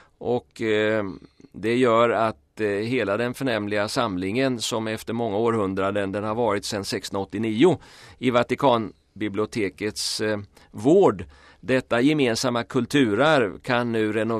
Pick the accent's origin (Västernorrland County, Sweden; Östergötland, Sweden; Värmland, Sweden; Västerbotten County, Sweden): Östergötland, Sweden; Vadstena; born there; den 22-23 maj ska han just vara i min födelsestad Vadstena